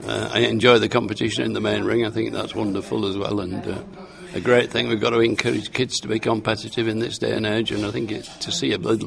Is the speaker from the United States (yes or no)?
no; Yorkshire and the Humber, United Kingdom; And I've always, being a Yorkshireman, there's nothing quite like Yorkshire, of course.